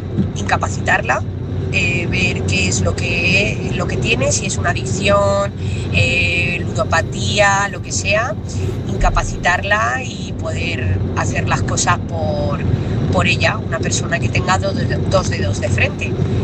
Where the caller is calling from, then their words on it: Talavera de la Reina, Castilla-La Mancha, Spain; corresponsal de Talavera.